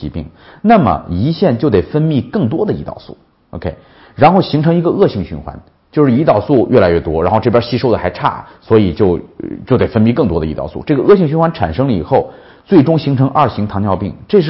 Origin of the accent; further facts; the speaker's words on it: Shaanxi, China; 还有我们陕西人吃那肉夹馍那种饼